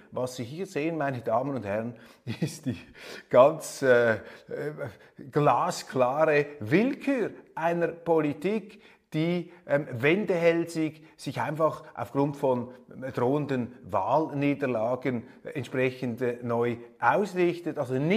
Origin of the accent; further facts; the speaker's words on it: Switzerland; Da wurde eingeprügelt auf mein Heimatland und auch stellvertretend auf mich